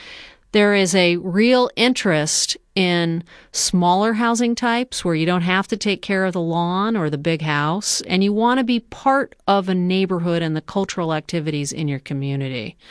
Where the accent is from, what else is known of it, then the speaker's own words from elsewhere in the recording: San Francisco, California, United States; And I'm from the Bay Area in San Francisco.